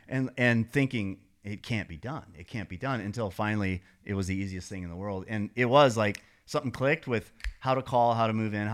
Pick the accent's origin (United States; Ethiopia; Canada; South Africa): United States; Montana; moved away as an adult; So I grew up in Montana, but when I turned about 30, I moved to San Diego